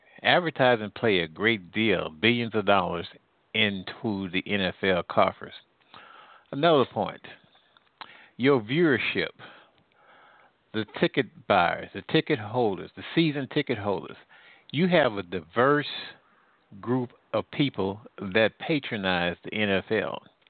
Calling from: Midwest, United States; I'm calling from the Midwest.

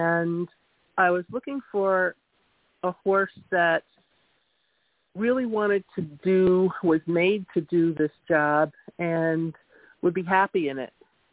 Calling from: Norwood, New York, United States; I'm calling from Norwood, New York.

